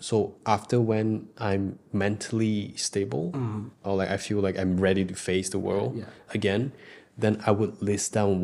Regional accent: Penang, Malaysia; I'm from Penang, by the way.

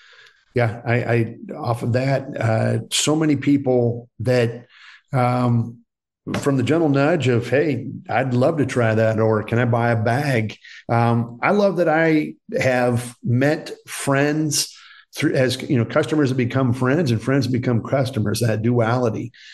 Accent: Cincinnati, Ohio, United States; also born or lived in Dayton; And growing up in Cincinnati and Dayton, Ohio, and she growing up in California, and she insisted that we learn about the amazing food and flavor of Mexican food.

